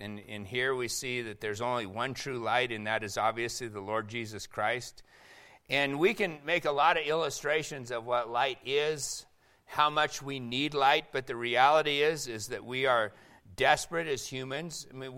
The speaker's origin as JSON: {"language": "English", "town": "Seattle", "region": "Washington", "country": "United States", "tie": "born or raised there", "said": "And I know growing up in Seattle, where we led the nation in suicides every year"}